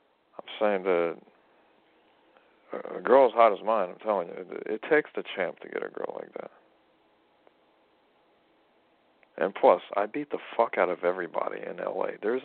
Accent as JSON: {"language": "English", "region": "England", "country": "United Kingdom", "lives_now": "Hollywood, United States", "said": "Obviously, I'm English, but come on."}